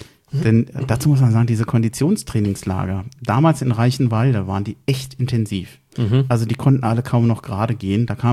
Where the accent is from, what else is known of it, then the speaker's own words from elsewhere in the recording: Berlin, Germany; ich bin zwar in Berlin aufgewachsen